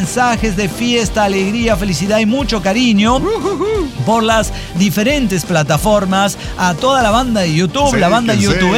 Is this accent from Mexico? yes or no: yes; Guadalajara, Jalisco, Mexico; Sí, soy de Guadalajara, Jalisco.